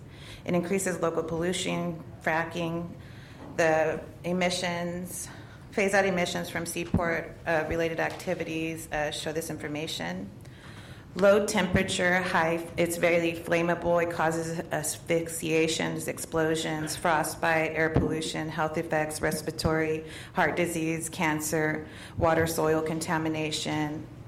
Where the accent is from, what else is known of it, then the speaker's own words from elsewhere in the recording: Texas, United States; now in Washington State, United States; I come from Texas, and I didn't have any issues with my respiratory, and now I have to use an inhaler just from moving to Washington State.